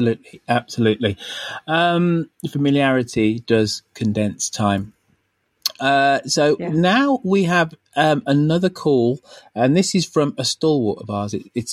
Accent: Birmingham, West Midlands, United Kingdom; I grew up in Birmingham. So Birmingham, relatively big city in the UK.

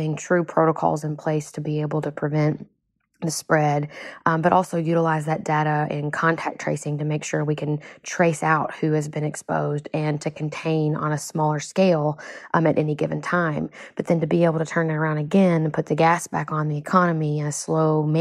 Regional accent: United States; It's one of those things that I'm so proud about being an American.

